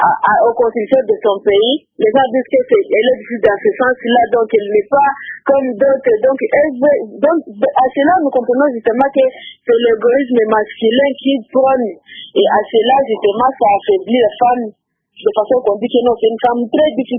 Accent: Goma, North Kivu, DR Congo; Chez nous, à Goma

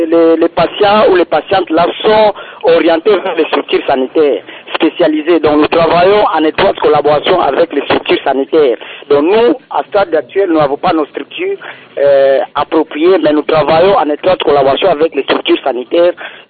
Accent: DR Congo; Chez nous, en République démocratique du Congo

